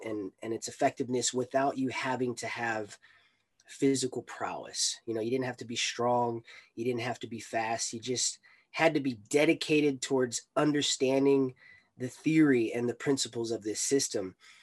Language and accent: English; United States; I grew up in the States, obviously born and raised, American as you could possibly be.